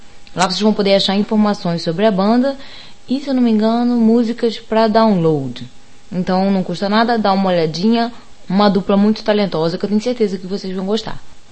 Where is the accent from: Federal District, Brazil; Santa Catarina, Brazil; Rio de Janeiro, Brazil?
Rio de Janeiro, Brazil; accent: carioca; como a maioria sabe, ou percebeu, eu sou carioca, então às vezes esse X intrometido entra no lugar dos S's